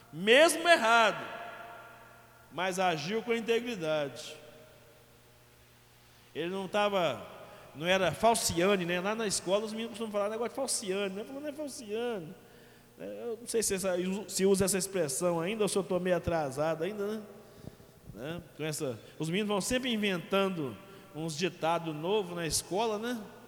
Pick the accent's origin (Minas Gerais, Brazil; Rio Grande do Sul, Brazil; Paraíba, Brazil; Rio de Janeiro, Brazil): Minas Gerais, Brazil; Manga; born there; also born or lived in Belo Horizonte; Por causa do nome da cidade onde eu nasci. Mas pode vir alguma coisa boa de Manga?